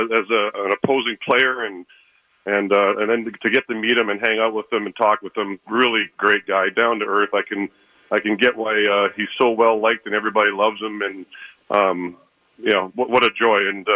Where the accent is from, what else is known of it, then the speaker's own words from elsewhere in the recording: Canada; being a Canadian myself